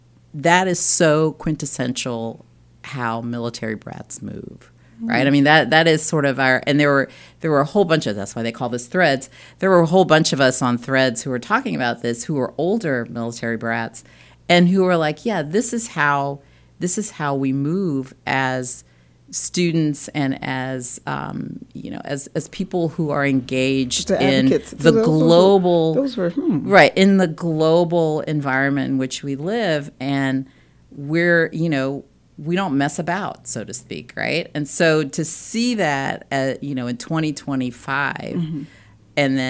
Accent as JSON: {"language": "English", "region": "Berlin", "country": "Germany", "tie": "born there", "first_language": "German", "second_language": "English", "said": "My mother was German. My mother's now deceased. My father is black from Texas. And I was born in 1963 in Berlin, Germany. Half of my family still lives in Germany. So I have the idea that German was my first language, and also I'm fluent in German."}